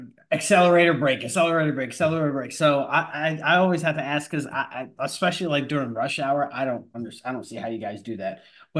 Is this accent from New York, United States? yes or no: yes; New York City, New York, United States; Now, I'm from New York, so I know my dad was a limo driver in the city, so I know city traffic.